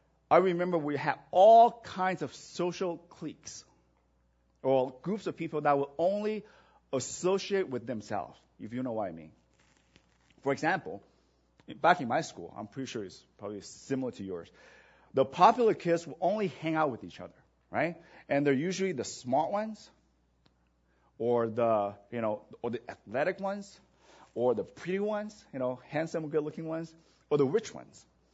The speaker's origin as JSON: {"language": "English", "town": "Vancouver", "region": "British Columbia", "country": "Canada", "tie": "born or raised there", "also_born_or_lived": "Taiwan", "said": "I grew up in Canada. And, you know, for those of you who know my story, my family, we moved to Vancouver after I graduated from elementary school in Taiwan."}